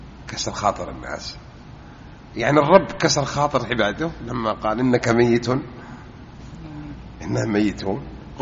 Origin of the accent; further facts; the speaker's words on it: Jeddah, Makkah Province, Saudi Arabia; وهذا مستغرب عندنا بجدة